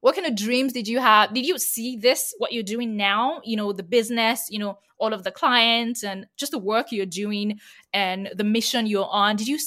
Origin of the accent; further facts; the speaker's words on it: Nigeria; I grew up in Nigeria, by the way, and I studied in Nigeria